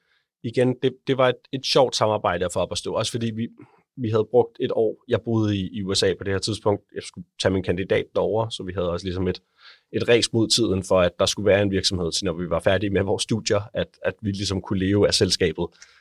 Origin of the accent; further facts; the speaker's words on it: Copenhagen, Capital Region of Denmark, Denmark; der var lige to butikker hjemme i København